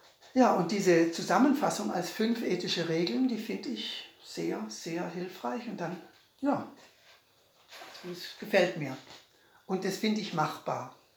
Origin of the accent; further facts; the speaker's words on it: Baden-Württemberg, Germany; ich komme aus Baden. Da muss man ab und zu ein Viertele trinken, zu einem guten Essen.